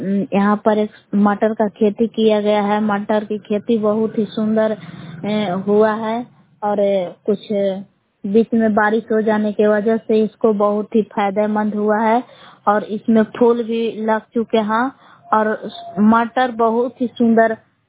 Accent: Belav, Bihar, India; ग्राम बेलाव जिला कैमूर भभुआ के निवासी हूँ।

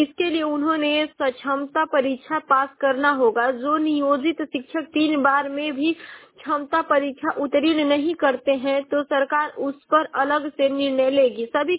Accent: Uttar Pradesh, India; और मैं बलिया जिले की निवासी हूँ।

